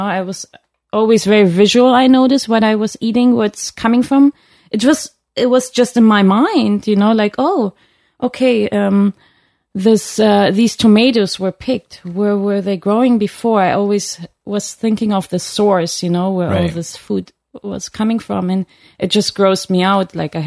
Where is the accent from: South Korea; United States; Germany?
Germany; Well, I grew up in Germany, so...